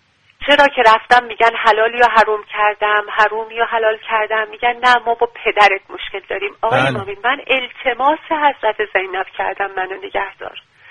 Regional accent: Tehran Province, Iran; من ایرانی ها احتمالا میشناختن تو حرفام، چون من تو صفی علی شاه بزرگ میشدم، ما بچگیمون رقی خون بودیم

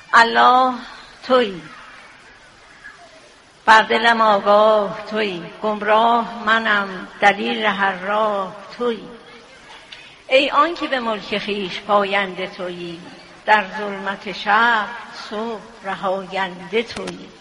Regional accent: Iran; ما همه ایرانی هستیم، مذهبمون شیعه هست،

